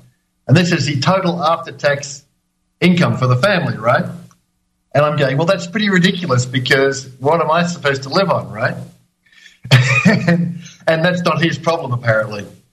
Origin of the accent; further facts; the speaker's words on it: Australia; now in Ireland